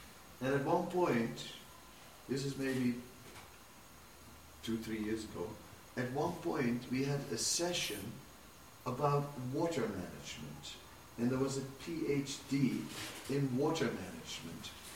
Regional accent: Netherlands; English is a second language; And then, so then I was from Holland also

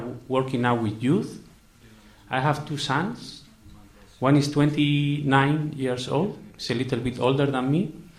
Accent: Spain; I'm from Spain. I live in North Spain with my good wife, Marta, and my son, Vrindavan.

